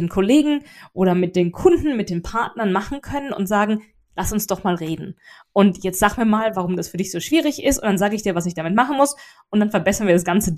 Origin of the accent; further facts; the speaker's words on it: Germany; now in England, United Kingdom; ich bin Deutsche, er ist Amerikaner, wir leben in England